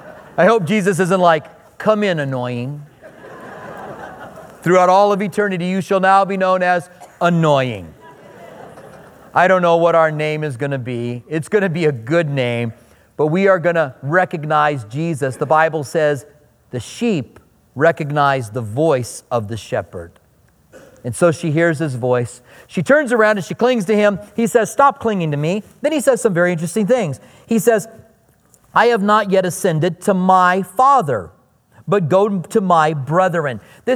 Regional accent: Iowa, United States; You can tell I'm from Iowa by my name. That's what Iowans

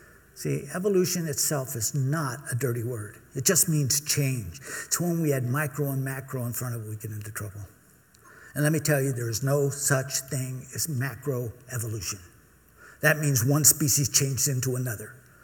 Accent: Newport Beach, California, United States; I grew up in Newport Beach, and we'd go down and throw water balloons at the baptisms down there in Corona Del Mar.

